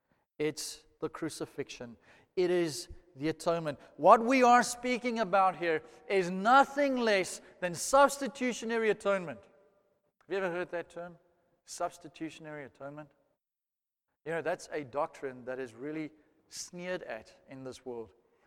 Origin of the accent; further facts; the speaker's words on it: South Africa; I know we're one nation as a South African nation, and that's true, right?